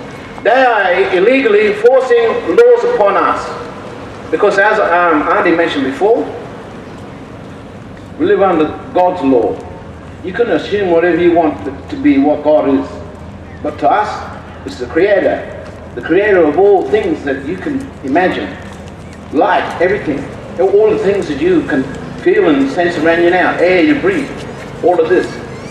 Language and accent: English; Queensland, Australia; I come from Wangan country. I speak Wili.